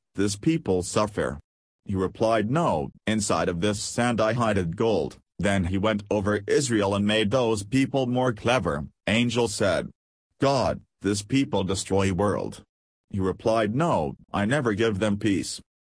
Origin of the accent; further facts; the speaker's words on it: India; English is a second language; As an Indian I always feel, I must travel places in India before travel to outside country.